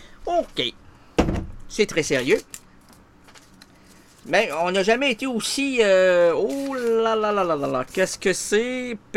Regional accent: Quebec, Canada; Non, non, mais moi, je suis un Québécois

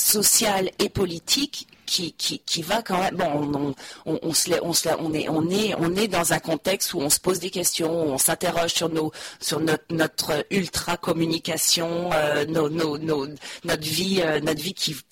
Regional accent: France; Si moi je suis française, ça doit s'entendre quand même

